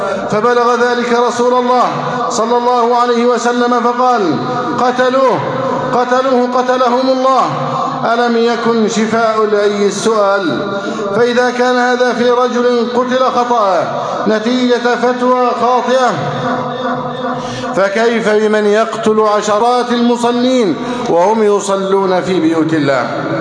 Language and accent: Arabic; Egypt; يقول عن بلدنا مصر: مصر دولة غير إسلامية